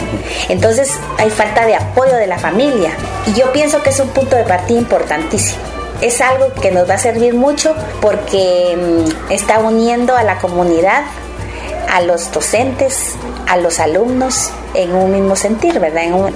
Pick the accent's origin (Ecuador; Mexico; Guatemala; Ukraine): Guatemala; nosotros como guatemaltecos soñamos un mejor país